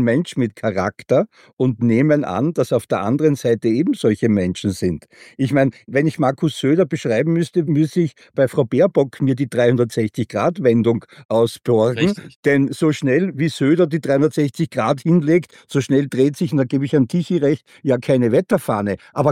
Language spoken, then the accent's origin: German; Austria; Und da warne ich jetzt als Österreicher einen Schritt danach.